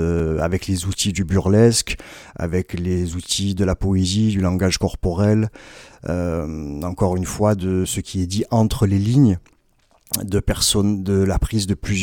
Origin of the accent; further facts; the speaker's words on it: Marseille, Provence-Alpes-Côte d'Azur, France; moi je sais qu'en tant que Marseillais, j'ai compris énormément de choses sur moi-même. C'est-à-dire qu'on grandit avec une ville qui est stigmatisée